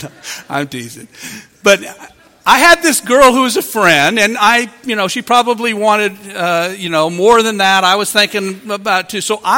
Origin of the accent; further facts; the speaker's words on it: Wisconsin, United States; I grew up in Wisconsin, which is a big beer drinking state.